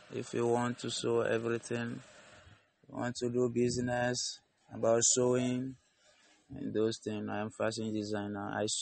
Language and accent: English; Togo; now in Ghana; So I'm from Togo and I stay in Ghana here for 7 to 8 years now.